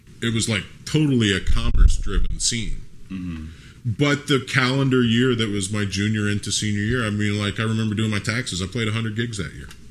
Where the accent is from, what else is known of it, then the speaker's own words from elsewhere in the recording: Lafayette, United States; I got really lucky growing up in Lafayette because it was a big enough town that there was stuff happening, but a small enough town that there weren't that many people to do it.